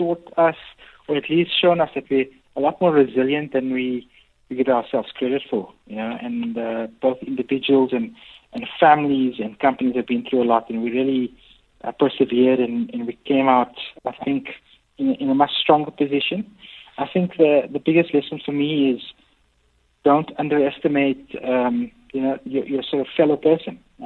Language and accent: English; Johannesburg, Gauteng, South Africa; Yeah, so actually born and bred in south of Joburg, currently still living in Johannesburg. With my wife and my 8-month-old daughter. And so very much a Joburg person.